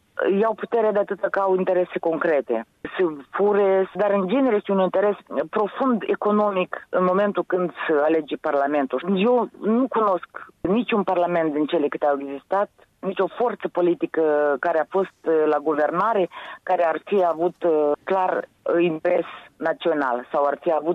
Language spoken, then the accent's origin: Romanian; Moldova; moved away; Sunt niște oameni care provin din Moldova, în diferite țări, care încearcă să se integreze.